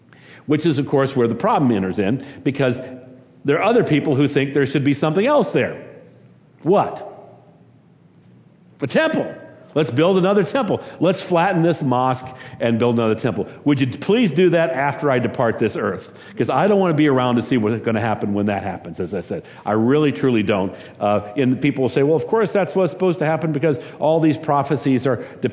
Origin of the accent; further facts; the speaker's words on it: Saint Paul, Minnesota, United States; we're not like those folks over in Minneapolis. We're from St. Paul, for crying out loud. We're the ones that have the Winter Carnival.